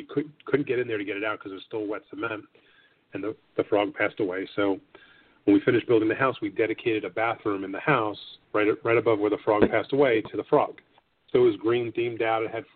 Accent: New York, United States; moved away as an adult; now in Delaware, United States; I had moved from New York. I'm born and raised in New York, and my wife and I and the kids moved down to Delaware.

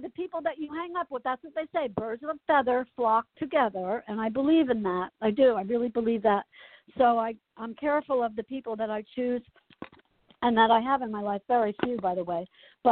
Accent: Asbury Park, New Jersey, United States; I grew up in Asbury Park. I call myself the Irish, like I'm an Irish Catholic redhead from Asbury Park, New Jersey.

